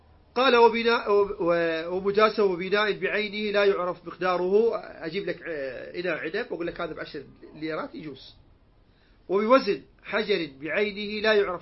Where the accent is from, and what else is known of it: Iraq; accent: Iraqi